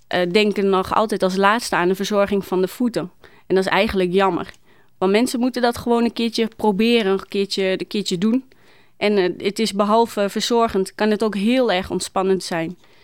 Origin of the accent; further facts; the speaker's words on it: Steenwijk, Overijssel, Netherlands; werkzaam als pedicure. Geboren en getogen in Steenwijk. Ik ben getrouwd en moeder van 3 kinderen.